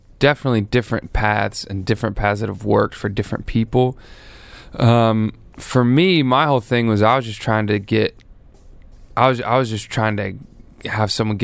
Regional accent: Tennessee, United States; accent: mild country accent; bit of a country accent, I guess. But believe it or not, it is compared to most people in Tennessee. My accent is very mild.

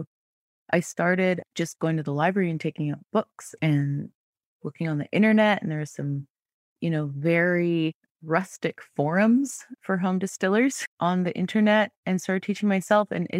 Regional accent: British Columbia, Canada; I grew up in British Columbia and really kind of in the wilderness.

